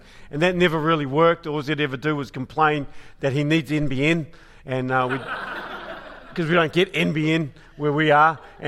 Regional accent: New Zealand; and my wife is a Kiwi. I'm a Kiwi. My dad is a Pommy.

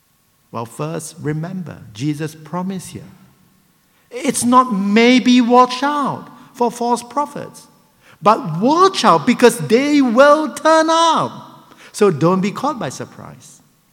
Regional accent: Malaysia; As you know, I come from Malaysia.

